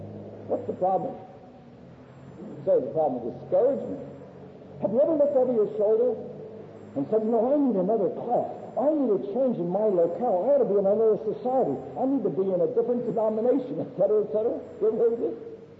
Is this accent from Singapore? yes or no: yes; Singapore; And of course, they were afraid of me. I was from Singapore.